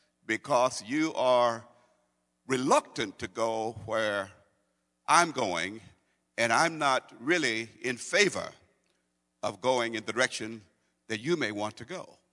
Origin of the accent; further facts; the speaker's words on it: Brooklyn, Illinois, United States; I was raised in Brooklyn, Lovejoy, Illinois.